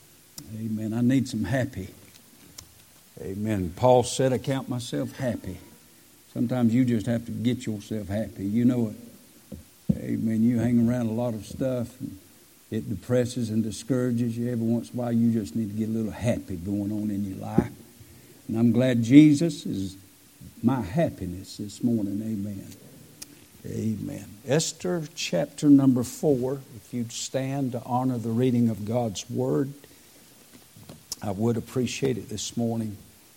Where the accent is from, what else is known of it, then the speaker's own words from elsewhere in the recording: Waycross, Georgia, United States; Went down to my hometown of Waycross, Georgia